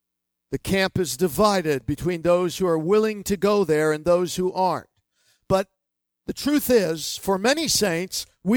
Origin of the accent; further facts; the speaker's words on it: Miami, Florida, United States; But I grew up in Miami where they have real delis and where you need a wheelbarrow to take the sandwich to your car.